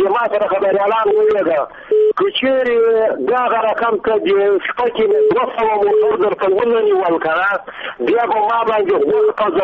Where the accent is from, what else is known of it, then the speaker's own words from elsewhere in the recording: Afghanistan; زه یو افغان یم